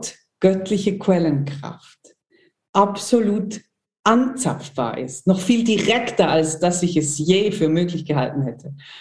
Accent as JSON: {"language": "German", "town": "Basel", "region": "Basel-Stadt", "country": "Switzerland", "said": "ich komme auch aus Basel"}